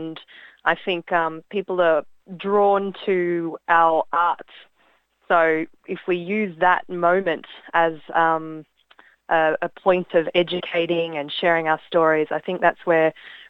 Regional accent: Australia; born there; I shouldn't have to choose whether I'm identified as Fiji Indian, whether I'm Australian born Indian, whether I'm, you know, my father's Tamil.

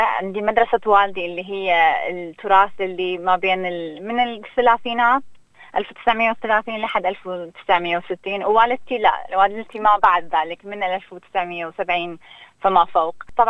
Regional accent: Sweden; now in Australia; مولودة بالسويد ونشأت هناك، لكن طبعا حاليا موجودة بأستراليا من قبل 8 سنين.

